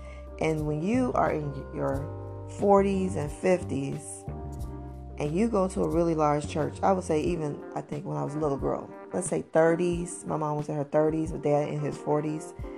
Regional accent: Chicago, Illinois, United States; So this morning I was thinking about my family out of Chicago. That's where I'm from. I'm from the Auburn-Gresham neighborhood, and that's like the worst crime area in Chicago right now.

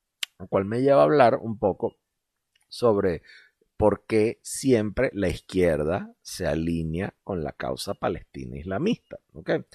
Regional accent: Venezuela; porque yo soy es venezolano, ¿ok?

